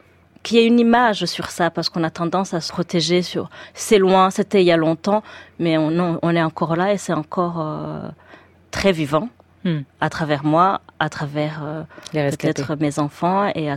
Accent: France; Moi, je suis française

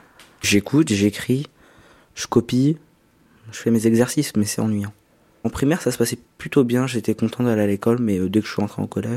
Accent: Saint-Denis, Île-de-France, France; Enfin, je suis né à côté de Saint-Denis. J'ai grandi à Saint-Denis, j'étudie à Saint-Denis, j'ai 14 ans. J'étudie au collège Elsa Triolet en classe de 3e.

